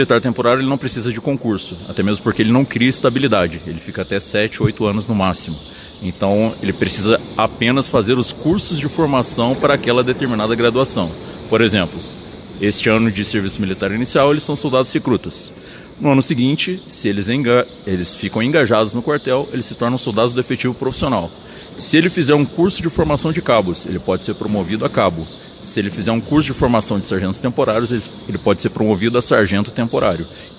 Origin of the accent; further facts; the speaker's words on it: Lorena, São Paulo, Brazil; Eu sou paulista, de Lorena.